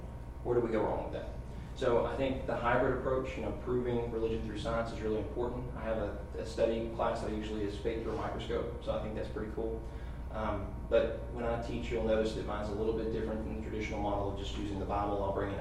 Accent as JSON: {"language": "English", "region": "Alabama", "country": "United States", "moved": "as an adult", "lives_now": "Bowling Green, United States", "said": "So, disclaimer, I'm not from Kentucky originally. I'm actually from Alabama, Roll Tide."}